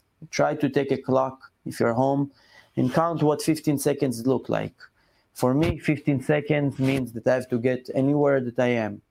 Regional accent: Gush Katif, Gaza Strip, Palestine; When I grew up in Gush Katif, any time that there was a terrorist attack, I had a small backyard

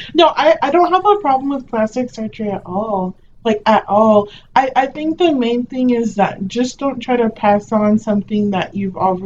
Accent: Nigeria; I'm Nigerian, to be specific.

